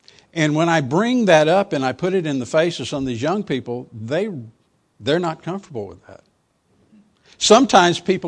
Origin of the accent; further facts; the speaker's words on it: Kingsville, Texas, United States; One thing that you need to know is I grew up in Kingsville, went to high school in Kingsville.